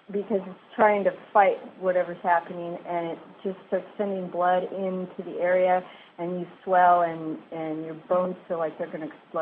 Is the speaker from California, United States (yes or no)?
yes; Long Beach, California, United States; Long Beach, California.